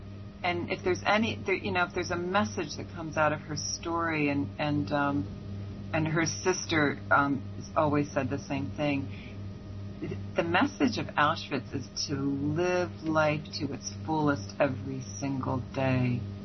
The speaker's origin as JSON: {"language": "English", "country": "United States", "said": "I'm a Gentile. I am American."}